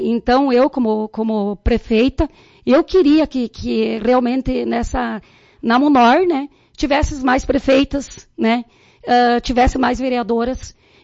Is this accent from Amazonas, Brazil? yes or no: no; Lagoa Vermelha, Rio Grande do Sul, Brazil; born there; eu vim de uma família muito humilde, meus pais tiveram 10 irmãos, né? Então, inclusive, eu nasci aqui em Lagoa Vermelha